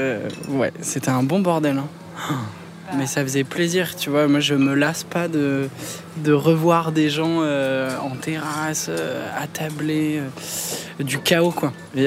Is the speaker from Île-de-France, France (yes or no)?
yes; Clamart, Île-de-France, France; born there; Moi, je suis né à Clamart